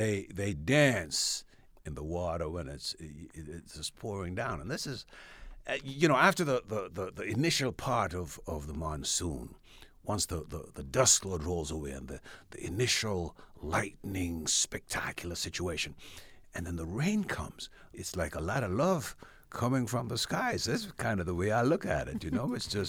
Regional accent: Jamaica; You know, I grew up in the Caribbean, grew up in Jamaica

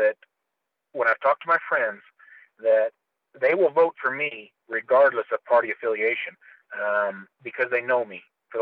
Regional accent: Colorado, United States; also born or lived in Utah; now in Arizona, United States; I was born in Utah, and I'm really of the Four Corners. I was raised up in Colorado. I spent a lot of time in New Mexico, and I live in Arizona

